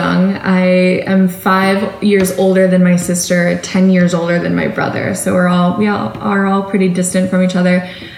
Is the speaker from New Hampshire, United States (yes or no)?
yes; New Hampshire, United States; also born or lived in North Carolina, United States; now in Philadelphia, United States; I was raised in New Hampshire, went to school in North Carolina. I didn't know anybody when I moved to Philly.